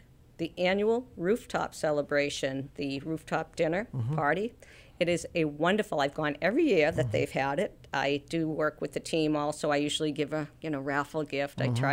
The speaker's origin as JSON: {"language": "English", "town": "Walpole", "region": "Massachusetts", "country": "United States", "said": "Now, I may not know them because, of course, I was from Walpole"}